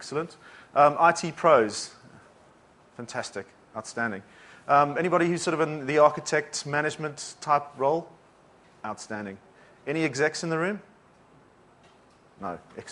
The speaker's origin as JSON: {"language": "English", "country": "South Africa", "moved": "yes", "lives_now": "United Kingdom", "said": "Originally, I'm from South Africa, but I live and work in the UK for AppDNA out there."}